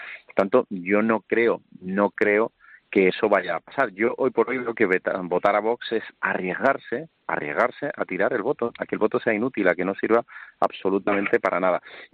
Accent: Andalusia, Spain; los que no lo jugamos de verdad somos los andaluces

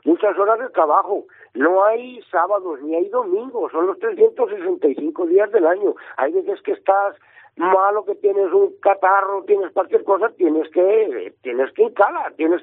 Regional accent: Checa, Castilla-La Mancha, Spain; Sí, sí, yo soy de Checa.

